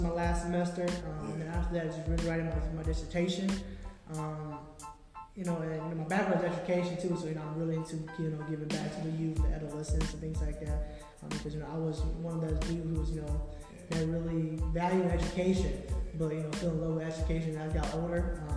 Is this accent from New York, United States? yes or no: no; Twin Cities, Minnesota, United States; Well, I grew up in the Twin Cities, not so much different from somebody who was born here, I guess. Yeah. Because I came here when I was really young